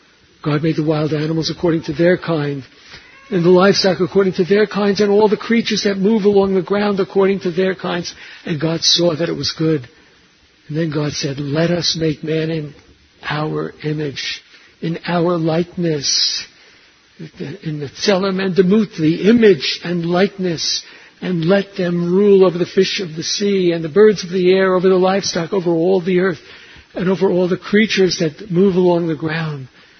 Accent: Bronx, New York, United States; Where am I from? I'm from the Bronx.

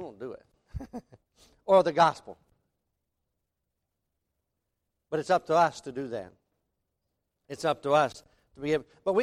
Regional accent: Tennessee, United States; I mean, I'm from East Tennessee. We're a little different out there.

